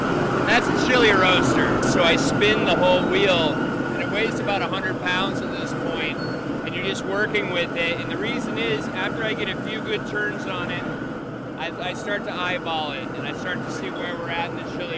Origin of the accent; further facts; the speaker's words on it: Chandler, Arizona, United States; because I grew up in Chandler